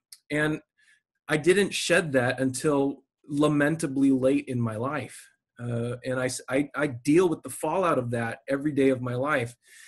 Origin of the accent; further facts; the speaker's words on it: United States; At the same time, I internalized messages about the uniqueness and giftedness of being Taiwanese American. So, you know, in critical race theory, we talk about white over color hierarchy, but for me growing up, it was being Taiwanese versus everybody else.